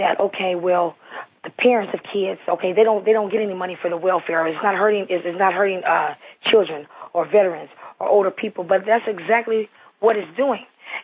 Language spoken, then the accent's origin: English; United States; us being American people, there's like no reason why any of us should be poor or hungry or have to worry about education.